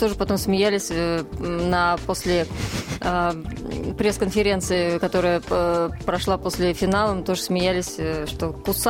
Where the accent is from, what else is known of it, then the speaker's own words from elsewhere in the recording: Chelyabinsk Oblast, Russia; я родом из Челябинской области, край озер.